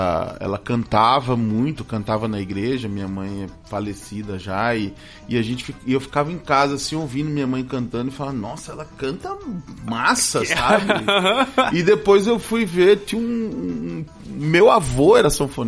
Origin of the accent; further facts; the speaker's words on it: Cuiabá, Mato Grosso, Brazil; E sou nascido e criado no Tijucal, né?